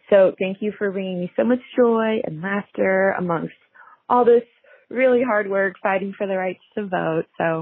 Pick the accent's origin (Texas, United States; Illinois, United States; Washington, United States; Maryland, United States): Texas, United States; Austin; from Austin, Texas.